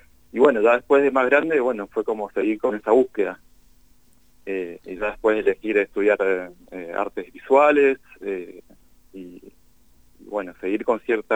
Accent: Mendoza, Argentina; now in Cipolletti, Argentina; Yo soy de Mendoza, pero vivo acá en Chipoleti, en la zona del Alto Valle, hace ya como más de 10 años, entonces, bueno, me siento poco patagónico

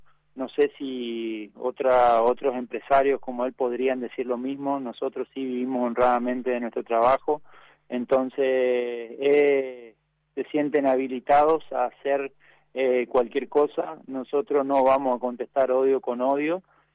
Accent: Argentina

